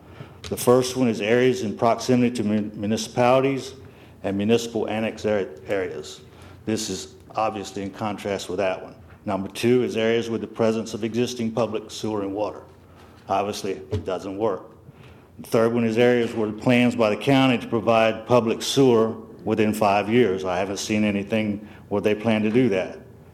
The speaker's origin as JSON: {"language": "English", "town": "Trap Pond", "region": "Delaware", "country": "United States", "tie": "born or raised there", "said": "And when I say I'm going to be brief, I mean it. I grew up in the Trap Pond area, and I presently live in the Trap Pond area."}